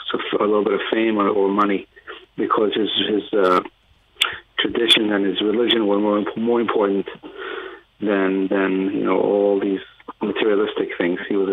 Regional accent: South Africa; born there; moved away; also born or lived in England; I was born in South Africa.

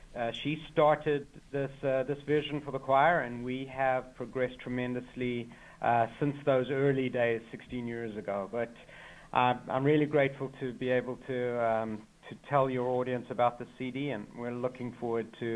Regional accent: South Africa; now in United States; As you can tell from my accent, I'm a real immigrant from South Africa, where this music is incredibly loved. And we were all brought up in the Orthodoxy, in synagogues, where choirs sang

